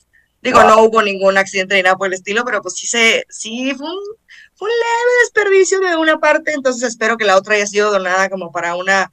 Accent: Guadalajara, Jalisco, Mexico; yo soy de Guadalajara, entonces si me regresan a mi rancho a trabajar, me encantaría.

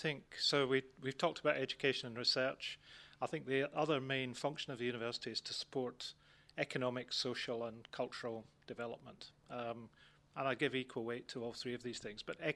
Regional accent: Scotland, United Kingdom; because I've lived much more than half my life in Scotland. I've worked there. I'm Scottish.

